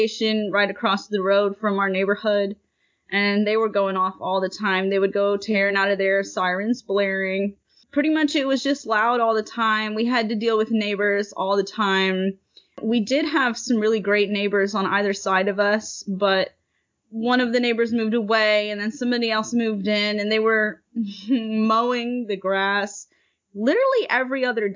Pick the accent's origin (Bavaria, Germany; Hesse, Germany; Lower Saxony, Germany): Bavaria, Germany; but I grew up in Germany, in Bavaria, which is the southernmost state of Germany. There's a lot of farming there. It's very heavy into agriculture. I grew up in a very small German village that consisted primarily of farmers.